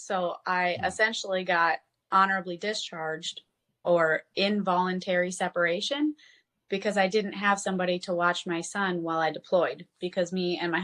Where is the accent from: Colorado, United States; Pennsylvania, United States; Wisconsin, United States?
Wisconsin, United States; And I'm from Wisconsin.